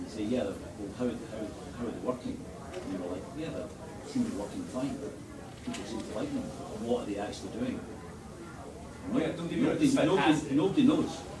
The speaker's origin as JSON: {"language": "English", "town": "Brooklyn", "region": "New York", "country": "United States", "accent": "Brooklyn", "said": "Sorry about the accent, by the way. You can tell I'm"}